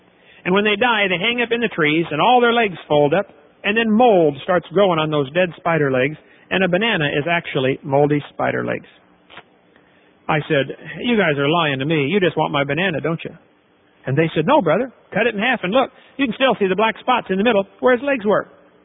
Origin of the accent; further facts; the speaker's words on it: East Peoria, Illinois, United States; But when I was about 6 or 7 years old, I was raised in East Peoria, Illinois.